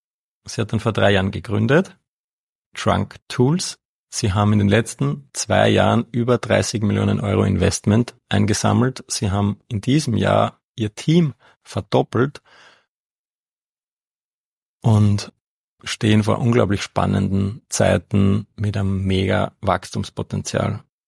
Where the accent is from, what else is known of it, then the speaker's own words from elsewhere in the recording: Ried im Innkreis, Upper Austria, Austria; Wir sind beide im Innviertel in Ried aufgewachsen